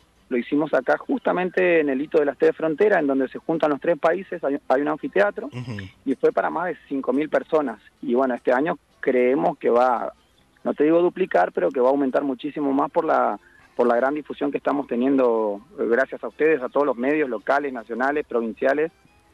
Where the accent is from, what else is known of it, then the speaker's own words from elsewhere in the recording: Puerto Rico, Misiones, Argentina; born there; Soy misionero, nacido en un pueblo de acá de Iguazú que se llama Puerto Rico, de acá de Misiones, perdón, que se llama Puerto Rico, sí. Pero vivo en Iguazú hace 15 años ya.